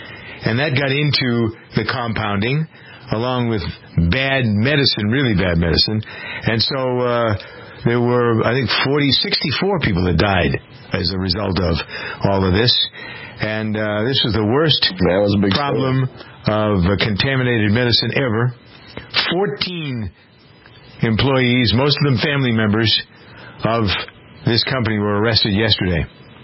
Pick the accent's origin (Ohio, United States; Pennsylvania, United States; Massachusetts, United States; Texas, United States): Massachusetts, United States; Framingham; I got off because I knew what was going on in my hometown of Framingham.